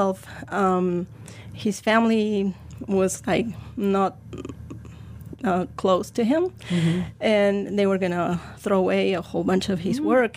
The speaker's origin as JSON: {"language": "English", "country": "Argentina", "tie": "born or raised there", "also_born_or_lived": "Italy", "said": "I grew up in Argentina and in Italy as well."}